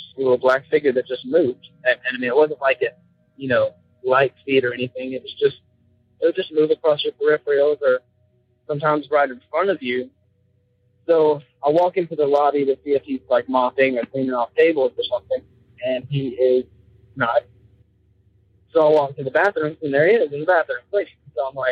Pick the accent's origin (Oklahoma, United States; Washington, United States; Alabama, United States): Alabama, United States; I'm from Alabama.